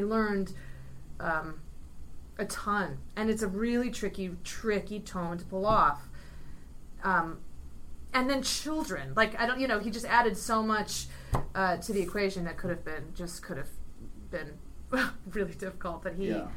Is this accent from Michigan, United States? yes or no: no; Ohio, United States; I grew up in Ohio.